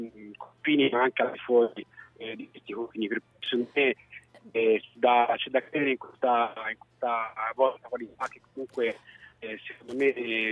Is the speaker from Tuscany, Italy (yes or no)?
yes; Florence, Tuscany, Italy; io da fiorentino